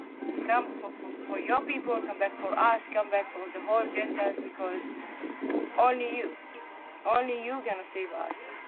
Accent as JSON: {"language": "English", "country": "Israel", "said": "from Israel."}